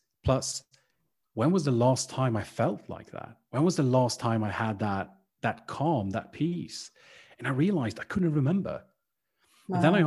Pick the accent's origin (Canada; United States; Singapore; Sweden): Sweden; accent: British; English is a second language; also born or lived in United Kingdom; I'm from Sweden. Got a little bit of a British accent because I've spent some time there when I was younger.